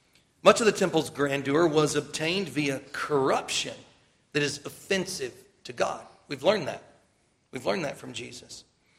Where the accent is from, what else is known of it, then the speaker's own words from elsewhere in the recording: Tennessee, United States; Now, I did a little math. I'm from Tennessee.